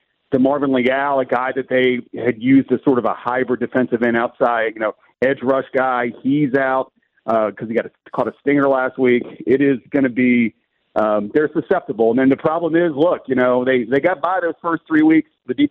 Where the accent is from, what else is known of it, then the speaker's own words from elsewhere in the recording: Waldorf, Maryland, United States; I'm from Waldorf, Maryland.